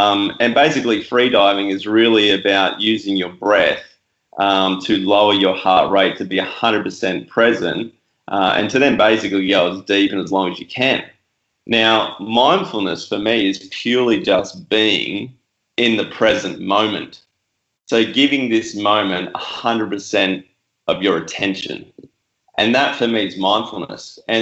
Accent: Gold Coast, Queensland, Australia; I grew up on the Tweed in Gold Coast, pretty much a coasty kid

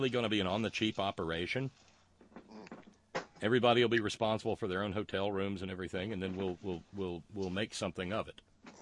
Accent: the South, United States; now in West Virginia, United States; I live in West Virginia. Oh, please, really? Soggy? I was raised in the South.

